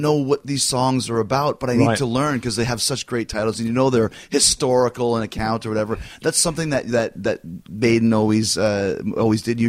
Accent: Canada; I grew up in Canada, right?

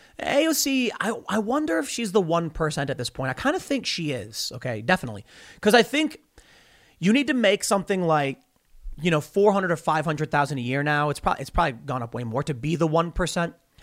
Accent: Chicago, Illinois, United States; I grew up in Chicago. You guys know this. I say it too much.

